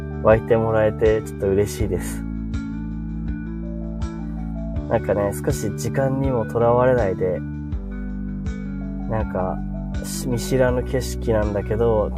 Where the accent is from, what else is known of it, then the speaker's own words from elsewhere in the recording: Miyagi, Japan; also born or lived in Akita; あ、僕は宮城ですよ。宮城出身で宮城に今もいます。